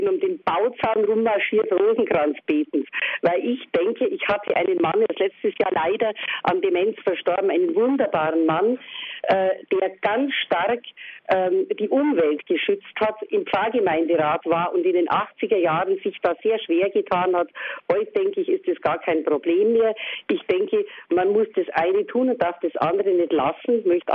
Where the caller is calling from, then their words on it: Landsberg, Bavaria, Germany; Grüß Gott, ich bin aus Landsberg.